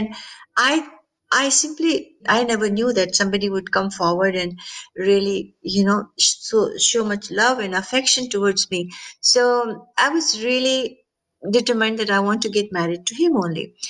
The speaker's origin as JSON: {"language": "English", "country": "India", "tie": "born there", "said": "And I was born in India."}